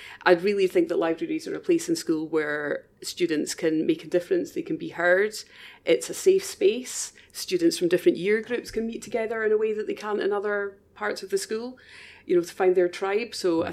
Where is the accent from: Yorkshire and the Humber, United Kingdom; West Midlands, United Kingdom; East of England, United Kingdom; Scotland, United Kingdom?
Scotland, United Kingdom; Beauly; I'm from Bewley